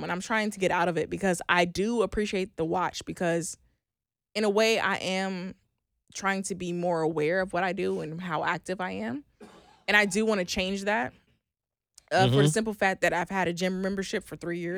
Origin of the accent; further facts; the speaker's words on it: Oklahoma, United States; I'm from Oklahoma. That's what we do.